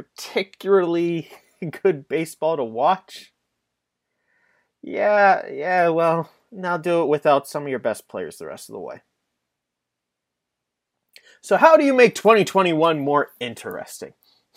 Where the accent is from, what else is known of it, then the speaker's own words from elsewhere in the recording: Pittsburgh, Pennsylvania, United States; I grew up in Pittsburgh in the early 2000s.